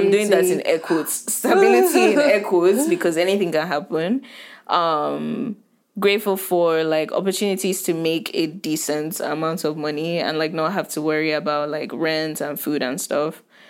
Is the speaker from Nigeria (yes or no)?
yes; Nigeria; now in United States; growing up in Nigeria